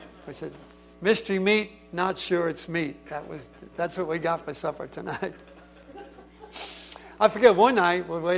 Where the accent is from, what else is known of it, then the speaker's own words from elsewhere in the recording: West Virginia, United States; also born or lived in Brooklyn, New York, United States; I'm from West Virginia. I don't know what y'all are talking about. Don't tell them I was born in Brooklyn.